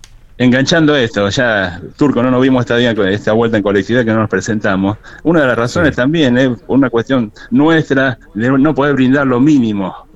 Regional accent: San Nicolás, Buenos Aires Province, Argentina; Somos de San Nicolás que venimos a salvar a Rosario, así que imagínate.

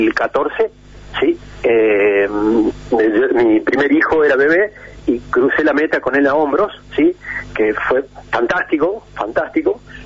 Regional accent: Argentina; soy el único argentino que logró hacer los cuatro desiertos en un año

